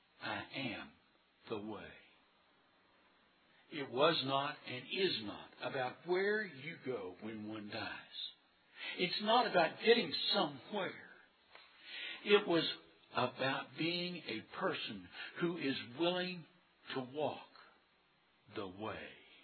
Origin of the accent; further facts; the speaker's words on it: Huntington, West Virginia, United States; I grew up in Huntington. And while I was there in Huntington, we moved and lived in four different houses during my early years.